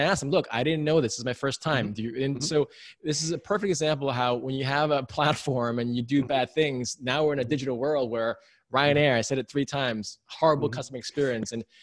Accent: United States; it's just ridiculous how, as an American, trying to book something online

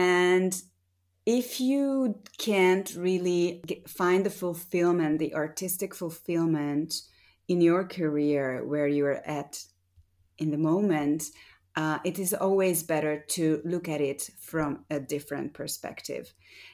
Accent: Hungary; English is a second language; also born or lived in Budapest; I was born in Budapest in Hungary, and I grew up in the Hungarian countryside during the 80s when there was communism still.

